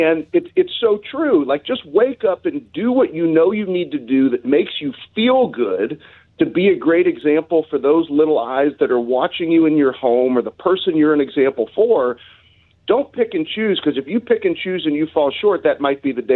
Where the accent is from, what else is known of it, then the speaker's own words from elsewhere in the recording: Ladue, Missouri, United States; but I grew up on Waverton Drive in Ladue, and I'm a Ladue High School grad, and So I'm just a kid from the Lou